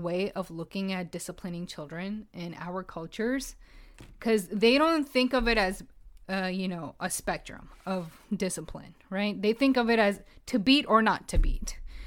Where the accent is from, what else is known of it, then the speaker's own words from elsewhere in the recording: Pakistan; I, as a Pakistani woman, have never been beaten in my life.